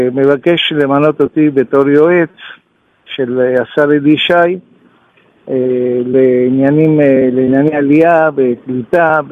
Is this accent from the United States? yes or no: no; Argentina; now in Israel; בעיקרון זה התחלה עוד בארגנטינה, לפני שעליתי לארץ, בשנות ה-70